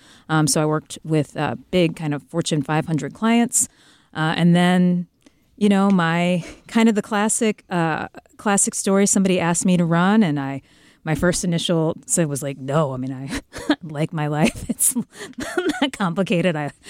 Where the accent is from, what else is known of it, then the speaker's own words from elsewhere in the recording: Missouri, United States; both Mark Twain, because I'm born and raised in Missouri